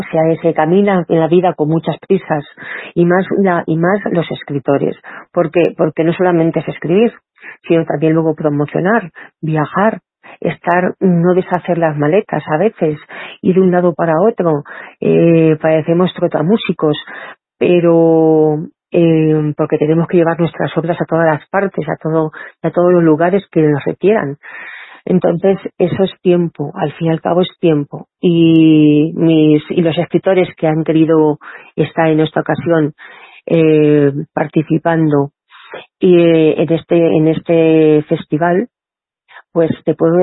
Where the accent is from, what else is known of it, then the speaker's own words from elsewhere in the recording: El Pedernoso, Castilla-La Mancha, Spain; que yo la ubiqué en un pueblo pequeño, como es mi pueblo, el Pedernoso